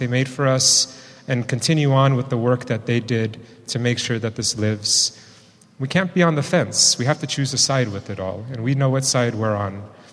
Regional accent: East Bay, California, United States; because I grew up in the East Bay, in an urban area where all my friends would go to different restaurants from their cultures

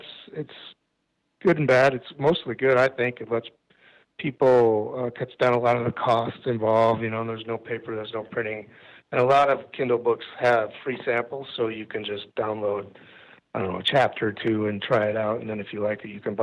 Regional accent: Lake Park, Iowa, United States; I grew up in Lake Park, which is, as you know, it's 15 miles from Arnold's Park where the Tipsy House is.

